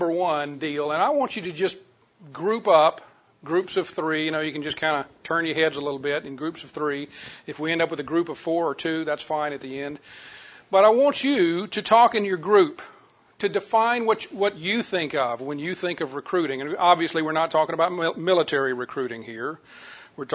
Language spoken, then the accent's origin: English; Louisiana, United States; I grew up in Louisiana and decided I wanted to go in the Air Force, did that for 7 years, and then ended up in the chemical industry